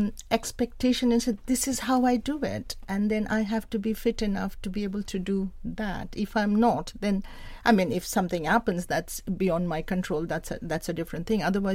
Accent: India; I grew up in India. We lived in a very beautiful place where there are lots of trees

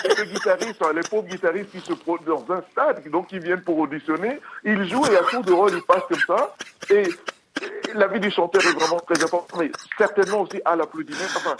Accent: Littoral, Cameroon; first language Duala; French is a second language; En Douala, ma langue natale, on dit Moutoudou.

